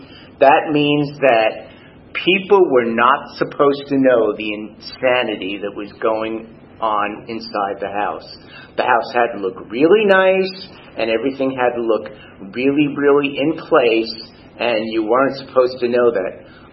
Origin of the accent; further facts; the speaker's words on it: Long Island, New York, United States; I was raised on Long Island, which is off, for those of you, it's this funny little fish-shaped place off of New York. I'm one of seven. My mother was Irish and German. My father was Italian